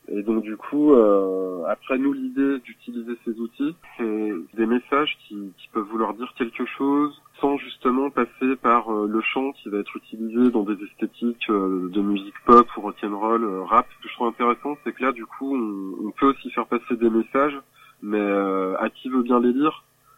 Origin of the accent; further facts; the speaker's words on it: Chalon-sur-Saône, Bourgogne-Franche-Comté, France; On est un peu du coin, on est tous les deux de la région. J'ai grandi à Chalon